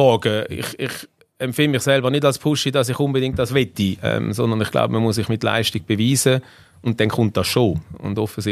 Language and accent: German; Schaffhausen, Switzerland; in einer der schönsten Städte in der Schweiz, das darf ich sagen als Schaffhauser